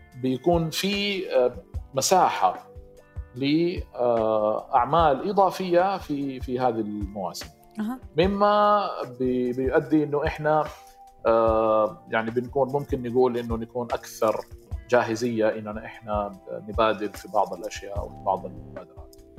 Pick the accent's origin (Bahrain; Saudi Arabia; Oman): Saudi Arabia; Mecca, Makkah Province; الحقيقة أنا من مواليد يعني مكة المكرمة، وطبيعة المنطقة يعني فينا بشكل زي ما نقول مجتمعي موجود في الشباب والبنات اللي في مكة